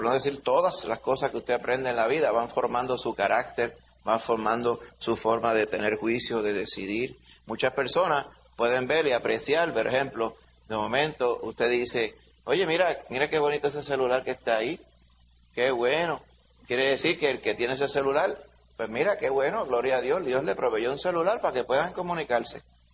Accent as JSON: {"language": "Spanish", "country": "Puerto Rico", "said": "Es todo lo contrario a lo que a veces nosotros quizás como boricuas pensaríamos."}